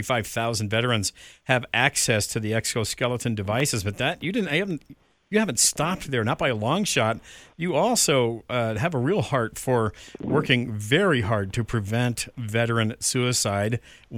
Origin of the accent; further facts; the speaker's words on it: Groton, Connecticut, United States; I'm from Groton, right up the street from you.